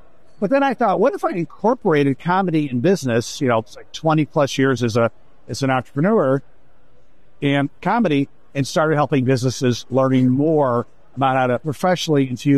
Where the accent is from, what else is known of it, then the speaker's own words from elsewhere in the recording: Rochester, United States; But I moved back to my hometown of Rochester, started a company, family, kids